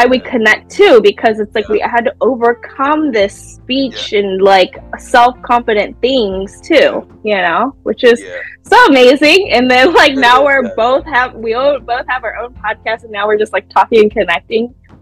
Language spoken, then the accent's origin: English; San Jose, California, United States; I'm from San Jose, California, from the Bay Area.